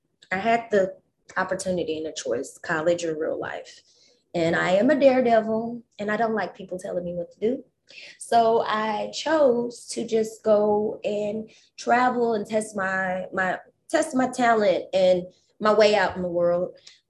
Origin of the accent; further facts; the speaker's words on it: Dallas, Texas, United States; now in New Orleans, United States; I grew up in Dallas, Texas.